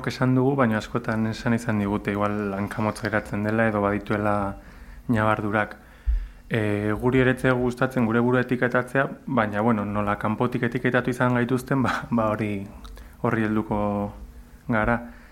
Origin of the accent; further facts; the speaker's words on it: Irun, Basque Country, Spain; Biok irundarra gara, anaia gara